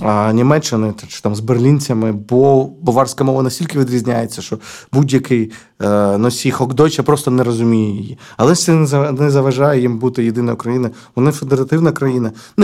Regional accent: Dnipro, Dnipropetrovsk Oblast, Ukraine; moved away as an adult; Це мій регіон, я народився в Дніпрі, прожив тут до якихось там 32 років

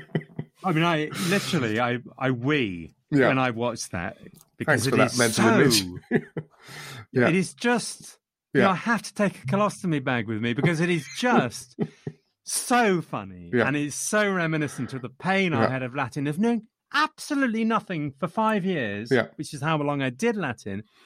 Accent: England, United Kingdom; I could be an individual, whereas I'm not an individual, I am English.

